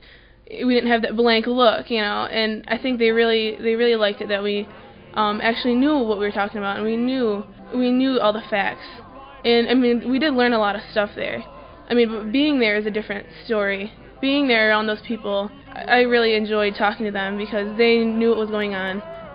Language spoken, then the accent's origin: English; Muskegon, Michigan, United States; oh, we're from Muskegon, Michigan, and they'd be like, oh, so you're not from Detroit?